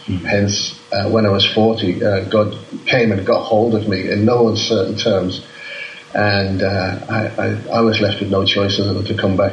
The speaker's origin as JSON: {"language": "English", "town": "Liverpool", "region": "North West England", "country": "United Kingdom", "said": "And at that time in Liverpool, remember, I'm from Liverpool"}